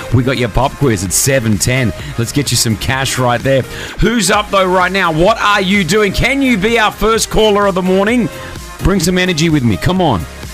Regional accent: Australia

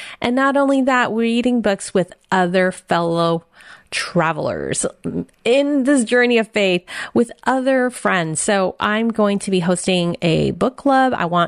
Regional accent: San Francisco, California, United States; born there; And my mother was a mail order bride. I was born in San Francisco, Chinatown.

